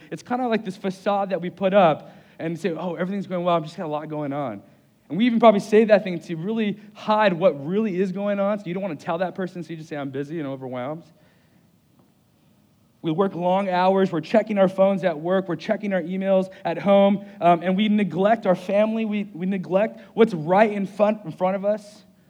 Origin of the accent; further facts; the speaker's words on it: Compton, California, United States; moved away as an adult; now in Morehead City, United States; I moved from Los Angeles about 6 years ago, grew up in L.A. Actually, in Compton is where I grew up for most of my life. And moved here.